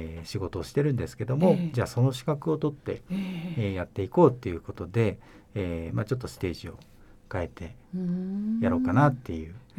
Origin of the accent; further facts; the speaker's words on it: Sagamihara, Kanagawa, Japan; じゃあ地元に戻って、相模原に戻って、で手伝いながら